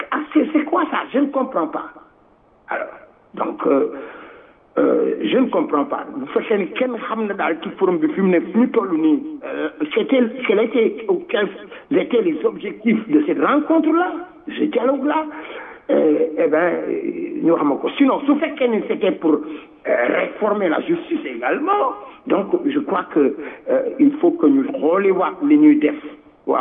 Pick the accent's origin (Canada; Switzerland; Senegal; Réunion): Senegal; Et nous sommes des Sénégalais et nous sommes quelque part frappés par cette justice-là.